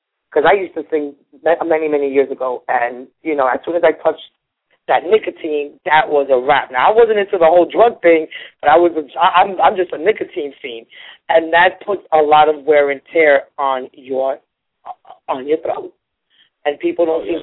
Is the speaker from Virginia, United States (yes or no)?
no; New York, United States; I live in Queens, and I'm from New York.